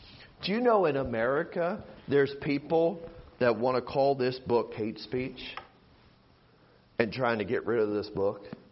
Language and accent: English; United States; We are blessed as Americans because of God.